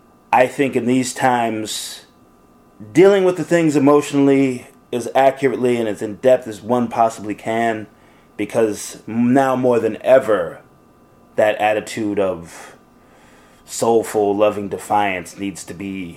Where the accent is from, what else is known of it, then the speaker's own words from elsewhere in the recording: Seattle, Washington, United States; I it's interesting growing up in Seattle when I did, because what I would think about when I think about Seattle is not black, white, but more of a multicultural interaction.